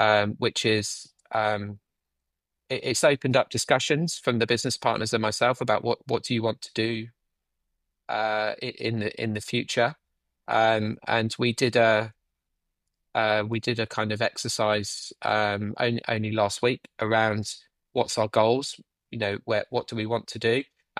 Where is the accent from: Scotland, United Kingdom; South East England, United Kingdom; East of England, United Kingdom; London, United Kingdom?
East of England, United Kingdom; So my family are from near, we grew up near Stilton.